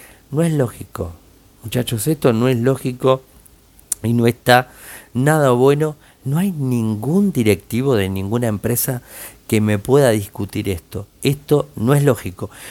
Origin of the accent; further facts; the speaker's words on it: Mexico; Voy a Estados Unidos, soy mexicano, paso a Texas